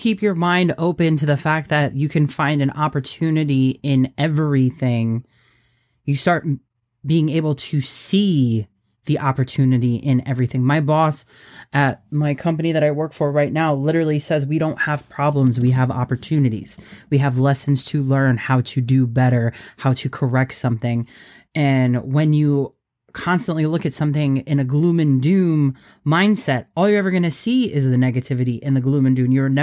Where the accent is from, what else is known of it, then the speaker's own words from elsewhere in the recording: Richville, Connecticut, United States; I was talking about growing up in Richville, Connecticut.